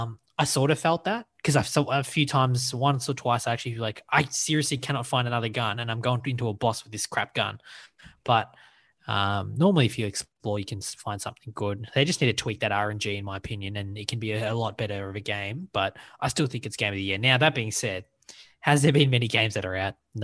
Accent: Sri Lanka; also born or lived in Oman; I was born in Oman. So I'm the only one who brings some foreign. I'm Sri Lankan, but nationality wise, but born in Oman.

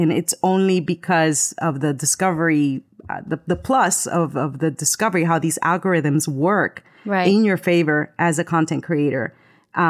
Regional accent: United States; And I am bilingual. I mean, I am Spanglish. That is my official language. I grew up in the States. I moved here when I was in seventh grade.

